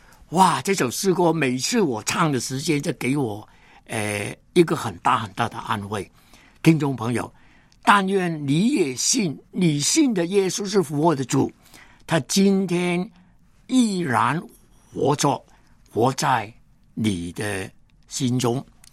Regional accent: Hong Kong; 我本来是一个香港人，但是呢，神把我完全改变，给我一个中国心

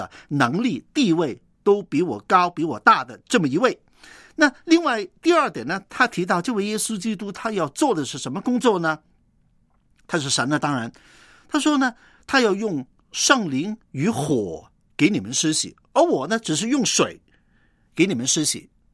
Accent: China; 其实我们中国人也非常讲究这一点的

